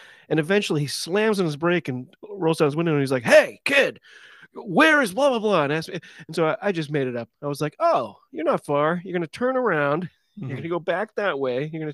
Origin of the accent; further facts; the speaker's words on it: Massachusetts, United States; This is something I heard about growing up in Massachusetts.